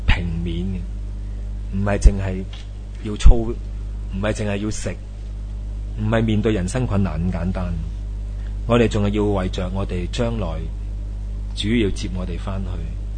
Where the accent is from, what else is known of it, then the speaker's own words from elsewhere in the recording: China; 觉得我们中国人的说话真的很难听啊